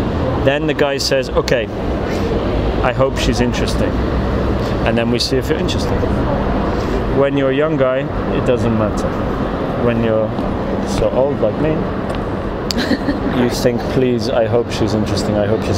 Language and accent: English; United Kingdom; This is, I'm British